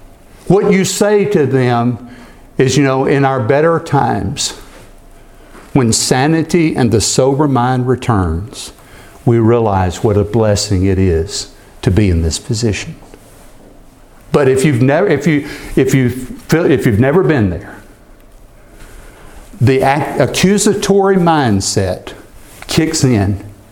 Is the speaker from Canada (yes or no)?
no; England, United Kingdom; now in United States; I may hitch a ride with him over there just to spend some time in my home country